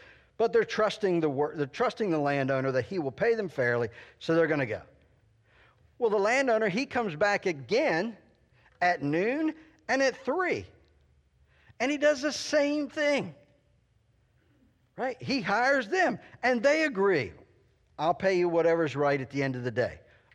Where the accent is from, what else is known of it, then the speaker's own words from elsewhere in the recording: Delaware, United States; I grew up in Sussex County, Delaware. We were a big agricultural community.